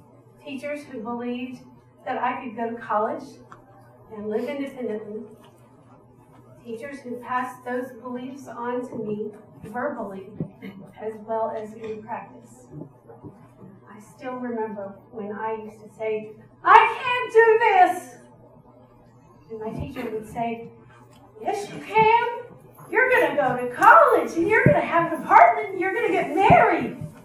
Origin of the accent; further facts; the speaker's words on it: Houston, Texas, United States; I'm originally from Houston, Texas. I attended public schools